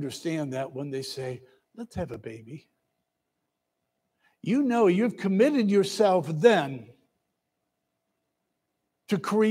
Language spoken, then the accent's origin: English; Michigan, United States; I said, well, I'm from Michigan, I'm with such and such a unit, I'm a chaplain.